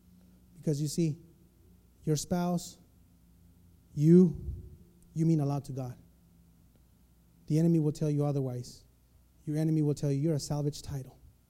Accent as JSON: {"language": "English", "country": "Mexico", "tie": "born or raised there", "said": "See, I grew up in Mexico. We barely had a fridge."}